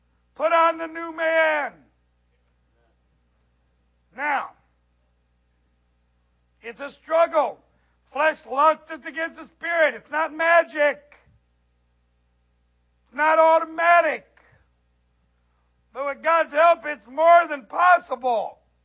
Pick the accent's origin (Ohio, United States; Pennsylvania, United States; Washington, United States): Ohio, United States; Come on, this is Southern preaching. I'm from Southern Ohio. Give me a break.